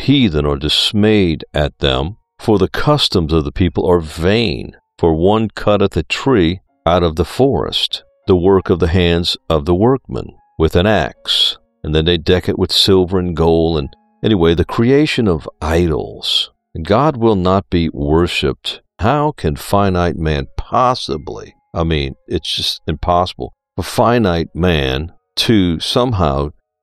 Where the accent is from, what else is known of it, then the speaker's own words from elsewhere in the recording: New Orleans, Louisiana, United States; Having grown up Catholic, as I mentioned earlier, so many people where I grew up in New Orleans say, I was born a Catholic, I'm going to die a Catholic.